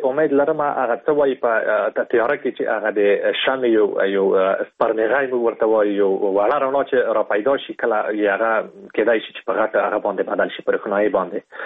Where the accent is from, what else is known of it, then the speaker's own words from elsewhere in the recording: Afghanistan; زه د افغانستان یم،